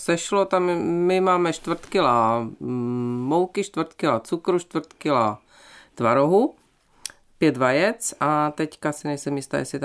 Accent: South Moravian Region, Czechia; Ne, já pocházím z Jižní Moravy, kousek od Brna, nebo kousek od Brna.

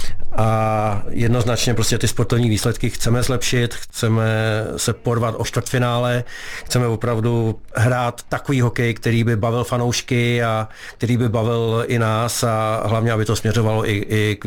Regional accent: Chomutov, Ústí nad Labem Region, Czechia; já jsem z regionu, já jsem se narodil v Chomutově

